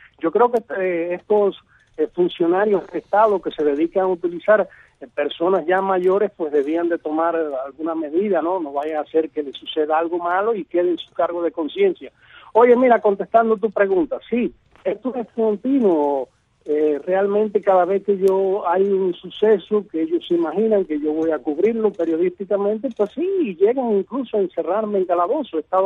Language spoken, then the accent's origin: Spanish; Cuba; Yo soy un ciudadano cubano